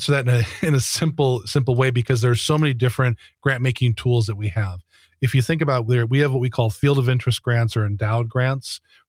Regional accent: Green Bay, Wisconsin, United States; also born or lived in West Coast; I lived on the West Coast for a period of time, but I was recruited to come back to Green Bay, my hometown

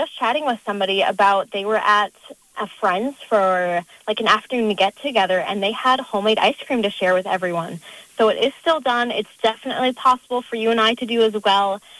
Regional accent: Port Washington, Wisconsin, United States; I am from Port Washington, so I grew up on my family's hobby farm there, but I spent a lot of time at my grandparents' nearby dairy farm.

